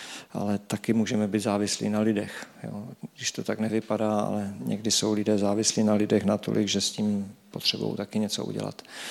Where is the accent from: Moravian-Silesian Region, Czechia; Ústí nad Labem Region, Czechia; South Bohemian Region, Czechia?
Moravian-Silesian Region, Czechia; Český Těšín; jsem tady z Českého Těšína původem